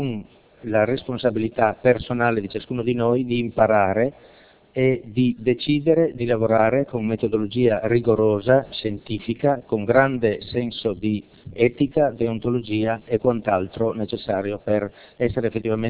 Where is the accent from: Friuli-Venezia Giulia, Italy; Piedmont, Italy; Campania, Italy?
Friuli-Venezia Giulia, Italy; Udine; Io sono di Udine, vivo abbastanza vicino ad Annalisa Silvestro